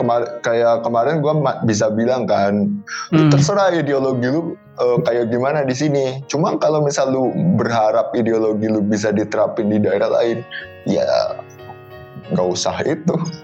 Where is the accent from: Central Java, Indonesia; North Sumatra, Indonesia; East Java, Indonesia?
Central Java, Indonesia; yang sama-sama Jawa, dari Jawa Tengah, kan gue gede di Jawa Tengah kan.